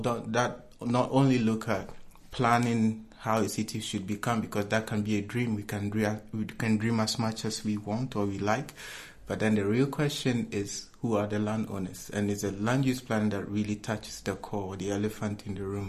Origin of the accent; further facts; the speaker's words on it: Kumasi, Ashanti, Ghana; English is a second language; So I'm Ghanaian. I was born in Kumasi, Ghana, the second largest city in Ghana.